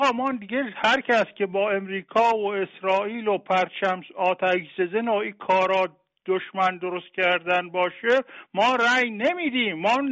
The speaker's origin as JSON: {"language": "Persian", "region": "Khuzestan", "country": "Iran", "said": "ما از خوزستانیم."}